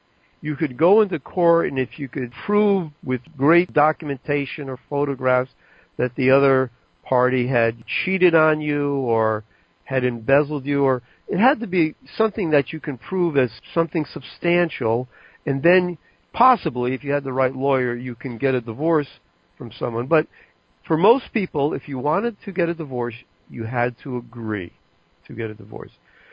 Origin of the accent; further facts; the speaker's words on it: United States; one thing I learned, or we learned when I was a kid growing up in America and the school systems, etc.